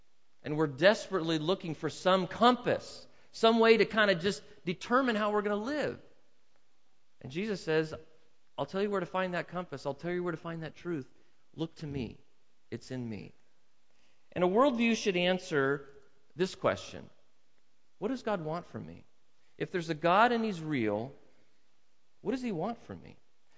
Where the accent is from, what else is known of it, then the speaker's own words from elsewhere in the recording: California, United States; as soon as you say California, so where are you from? California.